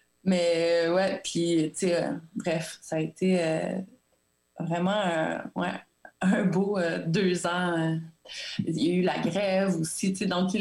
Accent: Quebec, Canada; moved away; Fait que je suis partie de l'Abitibi.

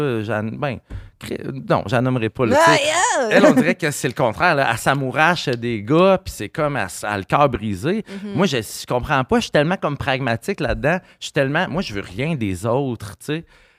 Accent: Rimouski, Quebec, Canada; Mon père a 80, ma mère a 75, je suis de Rimouski.

